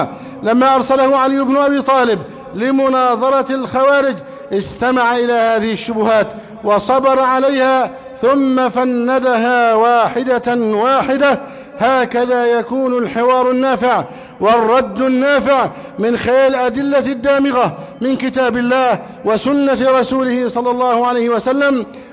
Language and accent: Arabic; Egypt; اللهم احفظ بلدنا مصر واجعله أمنا أمانا، سخاء رخاء، وسائر بلاد المسلمين